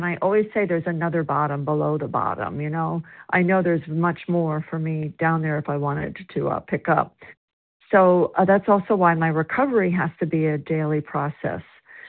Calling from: South Carolina, United States

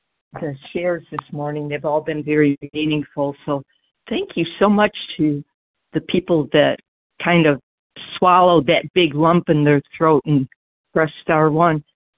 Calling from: Georgia, United States; Oh, my God. Hard question here. Georgia.

